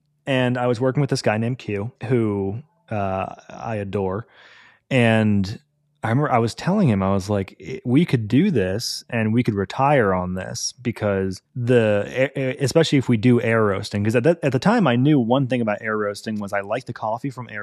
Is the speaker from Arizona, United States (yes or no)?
no; Pompano Beach, Florida, United States; I'm from Pompano Beach, Florida, originally. And between the two places, I didn't realize how abrasive I am until I went to New York.